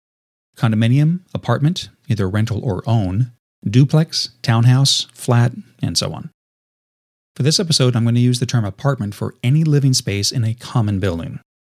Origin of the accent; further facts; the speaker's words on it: California, United States; Now, my home state of California is openly hostile to firearms of any type for any purpose.